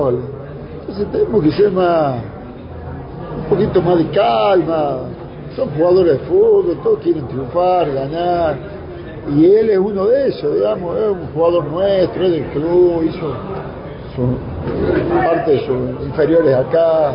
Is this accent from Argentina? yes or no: yes; Tucumán, Argentina; somos todos tucumanos.